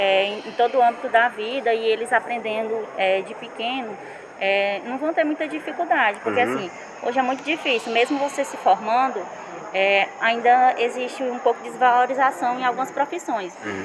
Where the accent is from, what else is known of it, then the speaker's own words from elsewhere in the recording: Picos, Piauí, Brazil; Sou de Picos, tenho 34 anos.